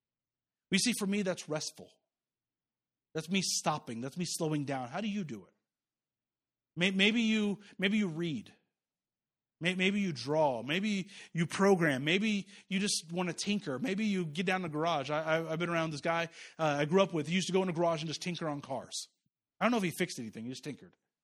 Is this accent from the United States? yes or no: no; Jamaica; And I'm Jamaican, so I need 3-4 jobs.